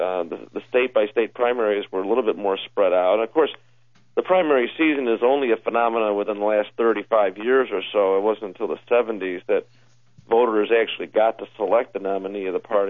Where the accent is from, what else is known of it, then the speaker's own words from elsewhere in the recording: Chicago, Illinois, United States; You know, obviously, I come from Chicago.